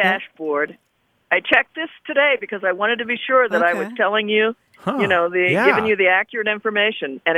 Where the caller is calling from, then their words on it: Bozeman, Montana, United States; Bozeman, Montana.